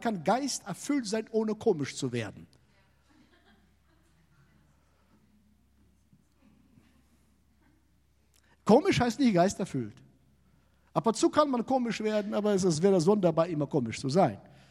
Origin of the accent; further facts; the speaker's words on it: Rhineland-Palatinate, Germany; So, oh nein, doch, das ist meine Heimat. Pfalz, du musst dahin.